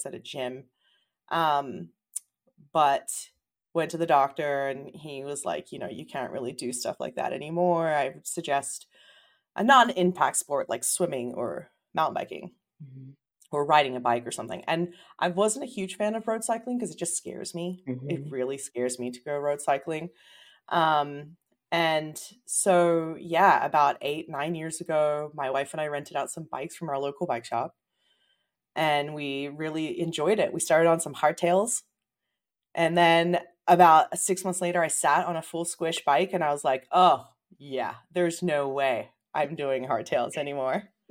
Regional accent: Australia; also born or lived in Brazil; now in United States; I am Brazilian born. I am Australian raised, and I now live in the U.S.

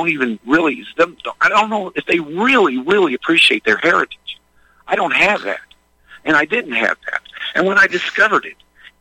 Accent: Midwest, United States; I grew up in the Midwest, the belt buckle of the Bible Belt

